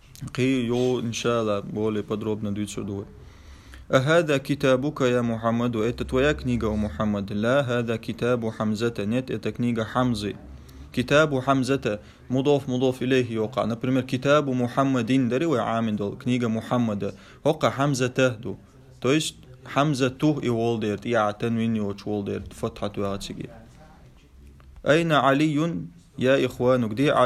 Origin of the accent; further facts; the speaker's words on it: Pakistan; انا من باكستان يا из باكستان